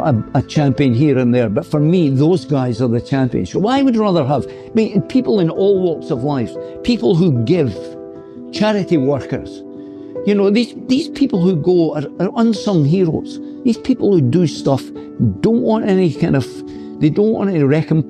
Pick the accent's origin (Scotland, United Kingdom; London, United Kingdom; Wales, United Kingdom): Scotland, United Kingdom; Dundee; I looked at a guy, Freddie Tennant, who was from my hometown in Dundee, who was a flyweight boxer, who gave his all.